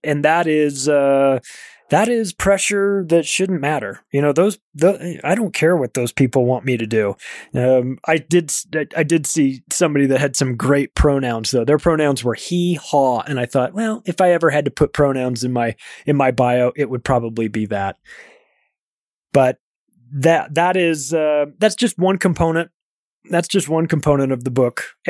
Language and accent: English; United States; I love the country, don't love the government, but I am an American.